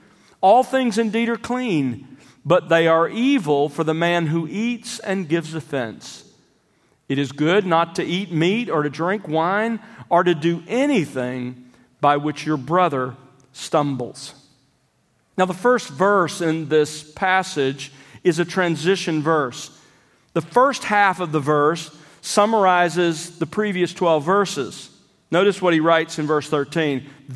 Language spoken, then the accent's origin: English; Alabama, United States; When I was growing up in South Alabama, we would occasionally get the bright idea to catch a squirrel